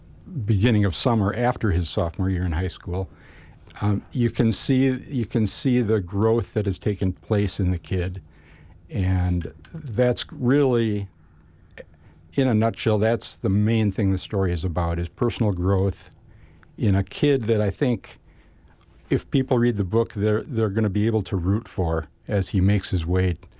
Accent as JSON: {"language": "English", "town": "Neenah", "region": "Wisconsin", "country": "United States", "tie": "born or raised there", "said": "And I know this firsthand because I grew up in Neenah with a twin typhoon bicycle."}